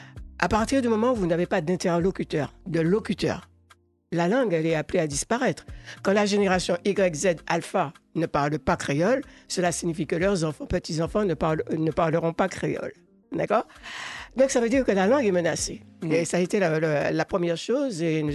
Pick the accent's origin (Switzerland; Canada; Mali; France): France; Martinique; Je suis originaire de la Martinique.